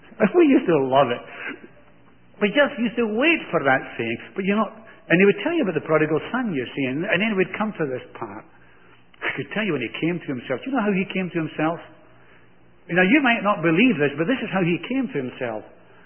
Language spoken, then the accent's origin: English; Glasgow, Scotland, United Kingdom; I was brought up in Glasgow, in Scotland. Of course, you wouldn't have known that, would you? But I was brought up in Scotland